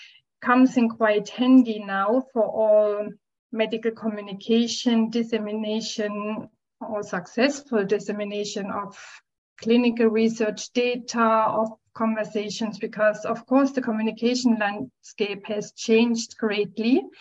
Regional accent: Switzerland; from Switzerland.

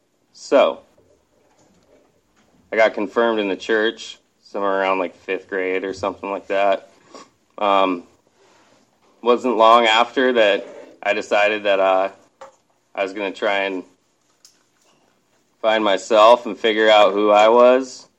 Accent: Bigfork, Montana, United States; now in Seattle, United States; I'm not from Seattle. I grew up in northwest Montana, a little town called Big Fork, which is right by Glacier. I am the son of a Lutheran minister, naturally, I ended up here.

